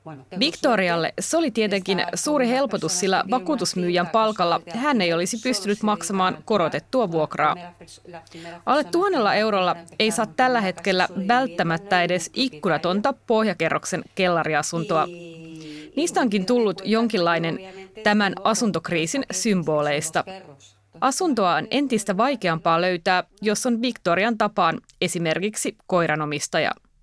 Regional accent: Barcelona, Catalonia, Spain; turismin vastainen mielenosoitus mun kotikaupungissa Barcelonassa

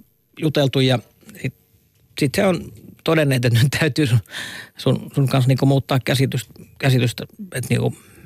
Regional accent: Lapland, Finland; Ja lapsena Lapissa oli yksi naapurin paras kaveri siihen aikaan.

